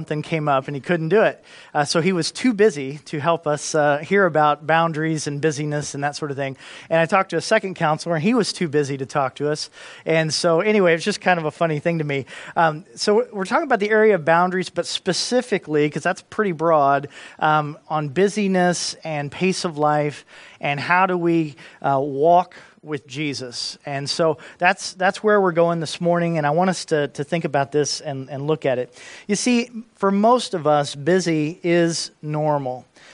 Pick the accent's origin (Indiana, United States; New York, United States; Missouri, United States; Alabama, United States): Indiana, United States; Indianapolis; Or I'm from Indianapolis, Indiana